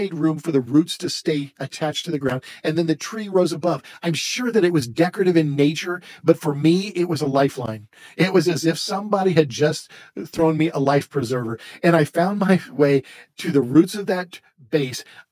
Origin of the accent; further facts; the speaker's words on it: Carmel, United States; When I was growing up in Carmel, we had 4 trees in our backyard.